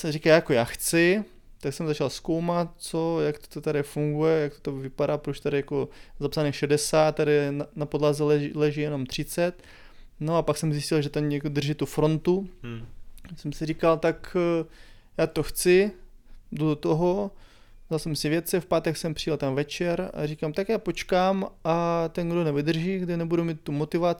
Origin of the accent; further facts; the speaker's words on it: Ukraine; Czech is a second language; now in Czechia; Ano, jsem původem z Ukrajiny